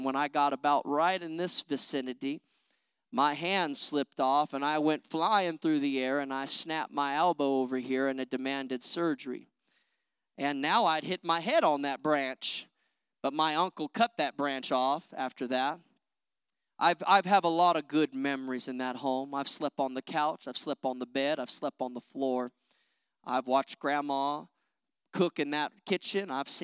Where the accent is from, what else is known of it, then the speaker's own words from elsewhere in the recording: Fontana, California, United States; I grew up in Fontana, California, as a child